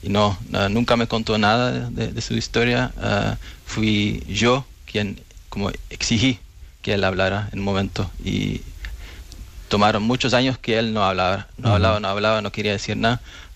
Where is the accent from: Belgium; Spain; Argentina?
Belgium; Spanish is a second language; Tampoco hablaba español antes, era uno de los traumas de mi padre, porque crecí en Bélgica, ¿no? Donde mi papá llegó.